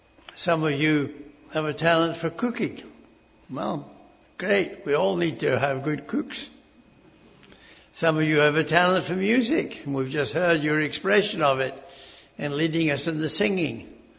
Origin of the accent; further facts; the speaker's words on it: Edinburgh, Scotland, United Kingdom; accent: Scottish; And she said, yes, and you have a Scottish accent. I said, yes. Well, I'm from Edinburgh